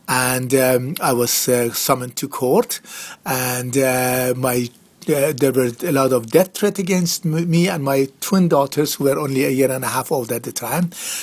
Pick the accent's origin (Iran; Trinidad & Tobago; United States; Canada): Iran; moved away as an adult; I was born in Iran. I was educated in Iran. And I came here as a student to learn more and go back and teach.